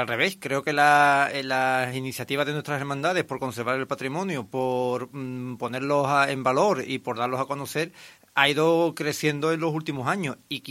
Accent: Osuna, Andalusia, Spain; Efectivamente, y porque creo que toda la gente que somos de Osuna somos devotos de él

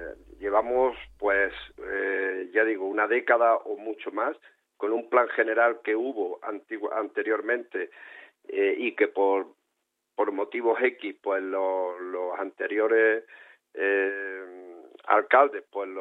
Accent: Carratraca, Andalusia, Spain; yo soy una persona nacida en Carratraca. Me importa todo lo que mi pueblo, todo lo que en mi pueblo ocurra

